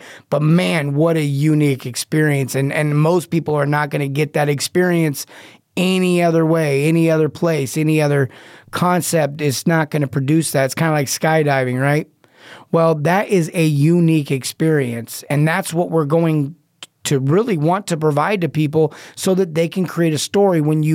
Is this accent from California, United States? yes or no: yes; California, United States; Now, I grew up around Disneyland, and Disneyland has become overcrowded